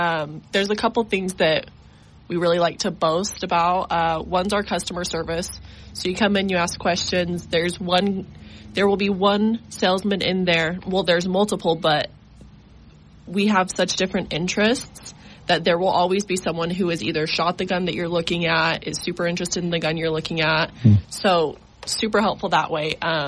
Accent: Rigby, Idaho, United States; So I'm originally from Idaho.

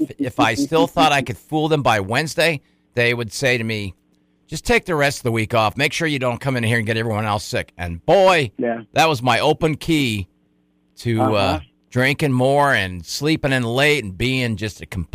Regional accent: San Diego, California, United States; because I'm from San Diego, and when I was in my drinking days, my friends would rally around, and we'd go down to TJ

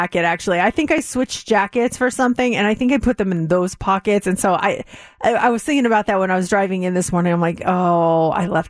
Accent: Colorado, United States; moved away; I was born and raised in Colorado and dealt with it every winter, but I don't know, something happened when I moved here

